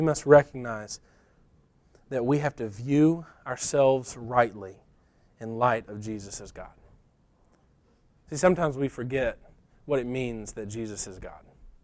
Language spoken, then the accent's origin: English; Alabama, United States; where I grew up just outside of Tuscaloosa, and we were on the highway going into Tuscaloosa.